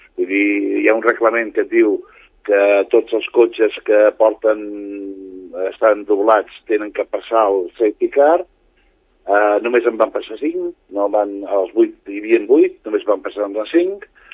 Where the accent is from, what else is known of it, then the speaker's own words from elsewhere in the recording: Sant Cugat, Catalonia, Spain; a Sant Cugat, al carrer del Carme.